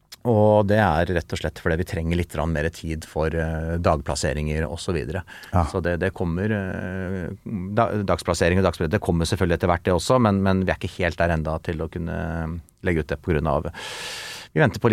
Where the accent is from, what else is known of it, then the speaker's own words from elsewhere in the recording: Kongsvinger, Innlandet, Norway; den som spilles på fotballstadion og sånn hjemme på Kongsvinger